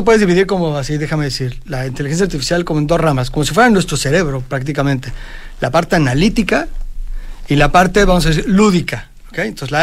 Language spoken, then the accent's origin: Spanish; Mexico; Soy mexicano.